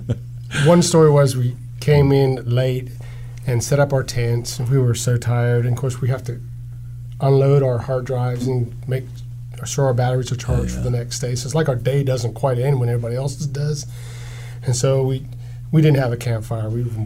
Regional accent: Lancaster, Pennsylvania, United States; I grew up in Lancaster, Pennsylvania, of course, so we had horses. You know, my parents were Amish when I was young, so horses, buggies, cows, that was our way of life.

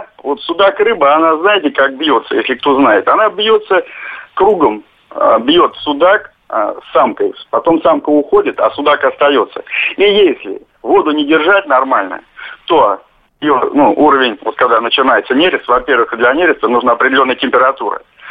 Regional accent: Volgograd, Volgograd Oblast, Russia; из Волгограда.

